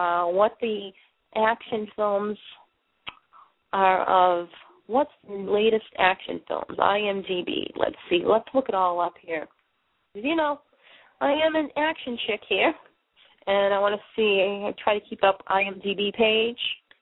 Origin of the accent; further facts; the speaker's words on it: Boston, Massachusetts, United States; accent: Boston; now in Maine, United States; I'm located in Maine. I'm originally from Boston, as you can hear in the accent.